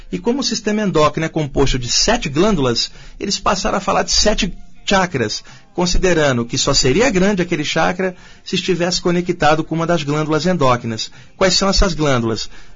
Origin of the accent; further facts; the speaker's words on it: Rio de Janeiro, Brazil; accent: carioca; now in São Paulo, Brazil; principalmente com esse sotaque de carioca, eu estou aqui há 20 anos em São Paulo, mas ainda tem o sotaque carioca